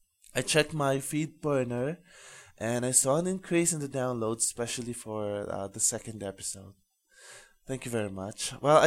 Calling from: Baguio, Cordillera Administrative Region, Philippines; I'm podcasting from Baguio City, Philippines.

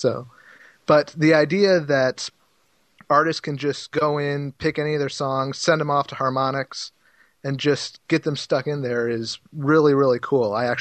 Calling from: Northville, Michigan, United States; I am actually calling from sunny Northville, Michigan.

